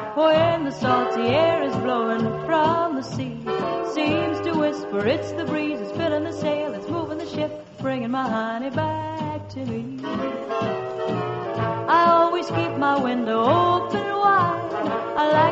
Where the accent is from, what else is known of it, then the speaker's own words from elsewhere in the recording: Oklahoma, United States; Well, I'm kind of proud of them myself because I'm from Oklahoma, too. I know a lot of fellas back home who belong to the Guard.